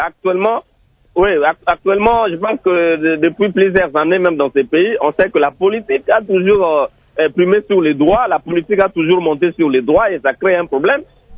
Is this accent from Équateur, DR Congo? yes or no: yes; Équateur, DR Congo; lorsque je suis chez moi à l'Équateur